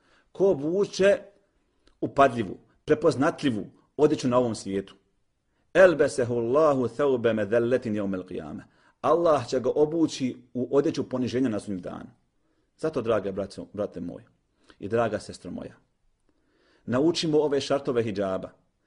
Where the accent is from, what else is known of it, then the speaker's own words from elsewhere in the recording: Bosnia & Herzegovina; Mi smo Bosanci i tim se ponosimo. Živimo u Europi